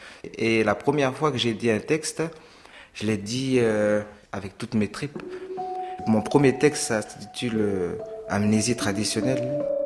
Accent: Lifou, New Caledonia, France; je viens de l'île de Lifou en Nouvelle-Calédonie, un petit caillou séché par le soleil

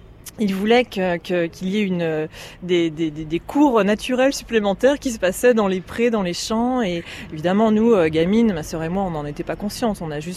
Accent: Niort, Nouvelle-Aquitaine, France; born there; Moi, je suis née à Niort. On a passé quelques petites années dans la ville de Niort, dans une petite maison de ville. Et quand j'ai eu 7 ans, mes parents se sont dit bon, voilà, la ville, ça suffit. On va retrouver la campagne.

